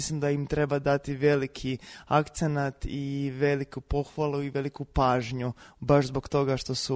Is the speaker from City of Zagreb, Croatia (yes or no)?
no; Rijeka, Primorje-Gorski Kotar County, Croatia; born there; Ja sam 90. godište i rođena sam u Rijeci, gdje je to još bilo nekako najizoliranije područje što se toga tiče.